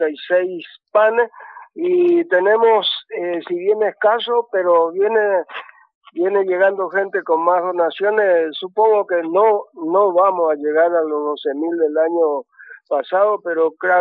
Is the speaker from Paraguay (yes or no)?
yes; Paraguay; now in Bariloche, Argentina; como paraguayo, cuando yo vine allá por el año 70 acá en Bariloche, vine con una mano adelante y otra detrás